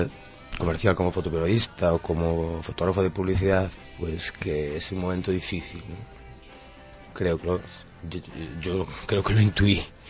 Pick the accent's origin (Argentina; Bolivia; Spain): Spain; Ourense, Galicia; born there; now in A Coruña, Spain; No, nací en Orense.